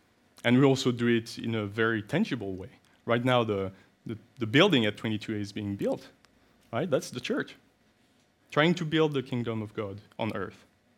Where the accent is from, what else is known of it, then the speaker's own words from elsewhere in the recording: France; I come from Western Europe. I come from France.